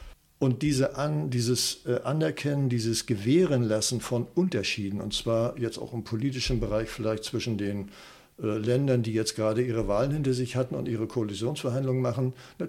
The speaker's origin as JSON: {"language": "German", "town": "Schwerin", "region": "Mecklenburg-Vorpommern", "country": "Germany", "also_born_or_lived": "Rostock", "said": "Ich sage, ich komme aus Schwerin."}